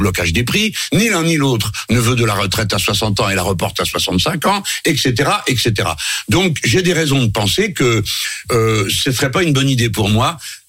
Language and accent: French; France; Deuxième chose, nous sommes des Français, donc nous écrivons des textes. Les Anglais font pas ça, hein.